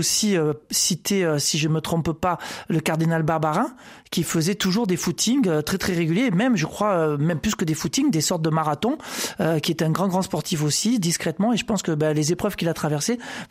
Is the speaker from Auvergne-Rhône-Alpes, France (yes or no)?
no; Montpellier, Occitanie, France; on est très attaché à lui en tant que Montpelliérain, parce que moi, je soutiens évidemment le club de foot de Montpellier.